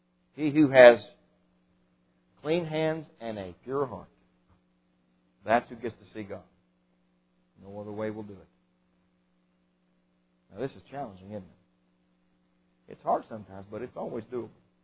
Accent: Kentucky, United States; To have peace among men, my home state, one of its great heroes is Henry Clay.

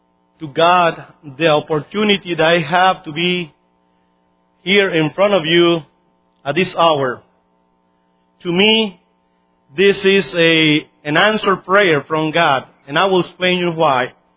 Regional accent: Mexico; You know, I'm from Mexico. Never been in a building like this.

